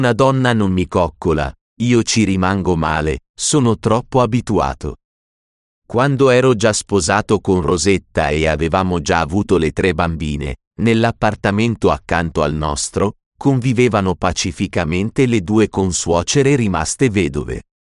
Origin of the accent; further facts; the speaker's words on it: Sicily, Italy; in cui racconto la mia infanzia in Sicilia, l'Italia sotto il fascismo